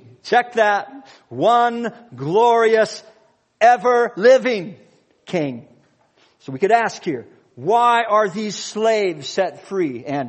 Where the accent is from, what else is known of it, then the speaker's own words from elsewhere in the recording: Minnesota, United States; No, I'm from Minnesota.